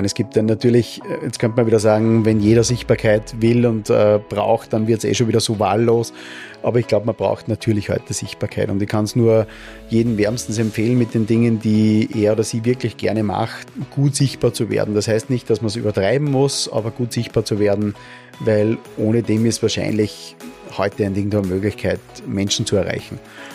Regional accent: Steyr, Upper Austria, Austria; Ich habe die Handelsakademie gemacht in meiner Heimatstadt Steyr.

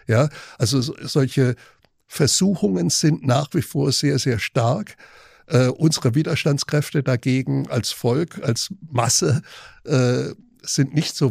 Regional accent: Germany; Wenn wir rückblickend das alles betrachten, dann können wir als Deutsche heute das nur als Befreiung deuten.

